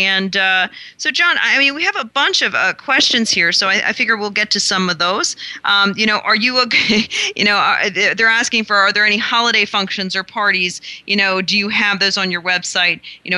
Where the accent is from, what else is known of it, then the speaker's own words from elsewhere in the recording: Pennsylvania, United States; I know, you know, I'm from Pennsylvania, so, you know, there's Chad's Ford Winery.